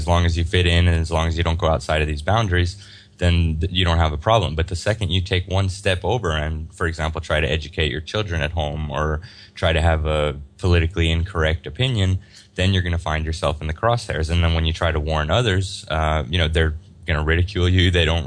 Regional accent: United States; I come in as an outsider. I have, I wasn't raised in this system. I have a completely different perspective as an American.

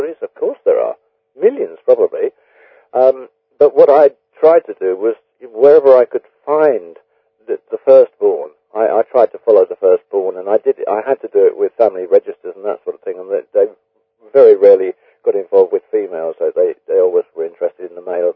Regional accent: United Kingdom; since I'm a British author

